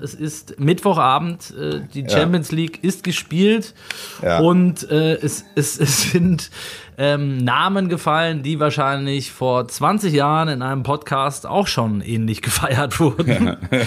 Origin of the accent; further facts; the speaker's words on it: Kalkar, North Rhine-Westphalia, Germany; Hallo, grüezi, bonjour und guten Abend aus Alt-Kalkar. Meiner Heimat.